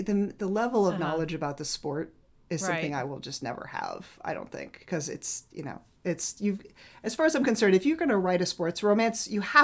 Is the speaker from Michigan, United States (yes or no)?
no; New Hampshire, United States; I grew up in New Hampshire. Yeah. I grew up in farm country, man.